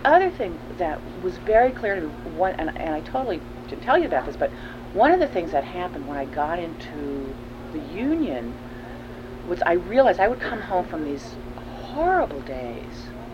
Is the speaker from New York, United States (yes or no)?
yes; New York, United States; And I come from an activist kind of background. I grew up Jewish in New York